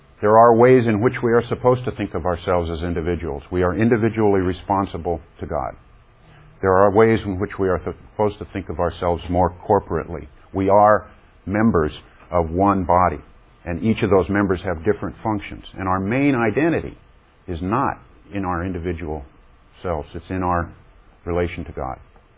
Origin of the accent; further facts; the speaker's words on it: United States; being an American, Western, growing up with more individualistic values